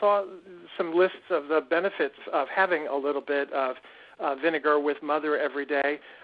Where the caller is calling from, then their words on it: Bel Air, Maryland, United States; I'm calling from Bel Air, Maryland, in the upper corner of the state.